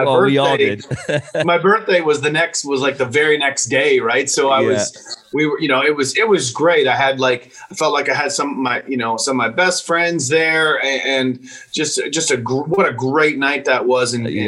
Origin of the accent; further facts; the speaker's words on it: Pembroke, Ontario, Canada; now in Tennessee, United States; I'm Canadian at heart. I'm from, you know, small town Pembroke, Ontario. But our journey here in Tennessee started in 2006.